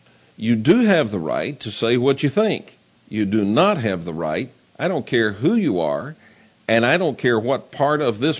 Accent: United States; born there; I am proud to be an American. But I'm proud to be an American for some very specific reasons, not just because I was born here

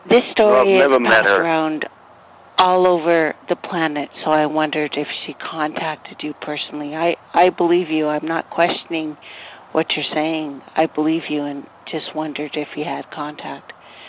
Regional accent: Canada; I'm from Canada. I'm part Mohawk and Cherokee.

